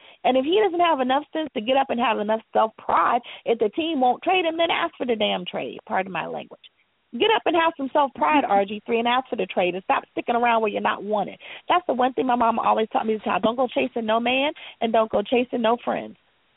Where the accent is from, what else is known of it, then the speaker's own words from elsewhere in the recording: the South, United States; I'm from the South originally, so I love the Big Easy.